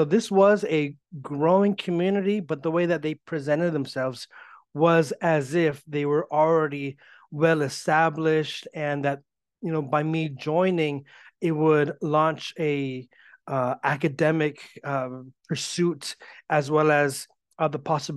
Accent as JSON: {"language": "English", "town": "Bellflower", "region": "California", "country": "United States", "tie": "born or raised there", "said": "I'm born and raised in the LA area. I'm actually from Bellflower, California. It's kind of closer to the Long Beach area, but still in the LA County."}